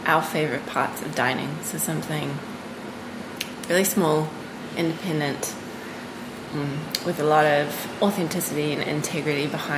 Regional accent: South Africa; So I grew up in South Africa and I studied in Cape Town.

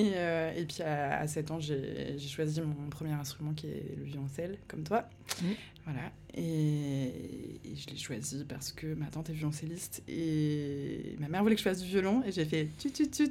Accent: Carrières-sur-Seine, Île-de-France, France; also born or lived in Paris / Houilles; Bon, moi, je suis née à Paris, dans le 11e arrondissement. Mais je n'ai aucun souvenir de Paris étant petite, puisque après, mes parents ont déménagé en banlieue, dans les Yvelines, à Houille, puis Carrière-sur-Seine

